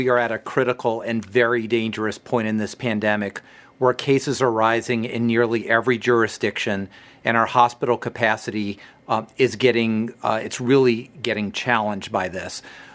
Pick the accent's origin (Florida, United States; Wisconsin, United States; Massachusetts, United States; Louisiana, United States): Louisiana, United States; I'm a Cajun, we'd have 10 people in the kitchen cooking for 12 hours.